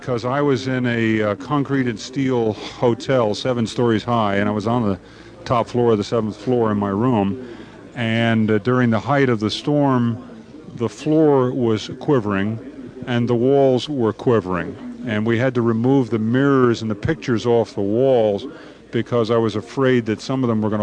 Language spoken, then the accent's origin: English; East Coast, United States; Having been through 6 hurricanes in the United States, growing up on the East Coast